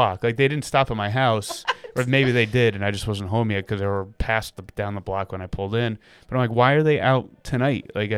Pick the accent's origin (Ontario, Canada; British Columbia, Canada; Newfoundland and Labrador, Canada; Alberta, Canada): British Columbia, Canada; Vernon; from growing up in Vernon, I was like, if you tried to walk up my road in Vernon, you'll never make it to the top because we live on the side of a mountain and it's like extremely steep.